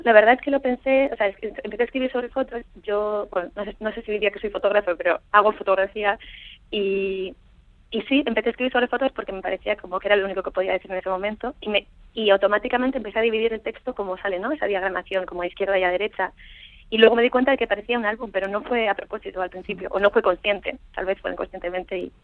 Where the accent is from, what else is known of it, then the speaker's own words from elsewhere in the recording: Basauri, Basque Country, Spain; also born or lived in Paris; now in New York, United States; Yo realmente me fui a París, yo me fui hace 10 años ya de Basauri. Y en Nueva York hace 5 años que estoy